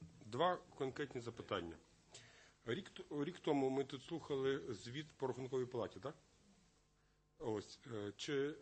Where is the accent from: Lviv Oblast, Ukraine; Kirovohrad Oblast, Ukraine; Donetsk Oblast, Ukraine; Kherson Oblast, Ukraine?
Lviv Oblast, Ukraine; Lviv; Тому що як львів'янин цю проблему знаю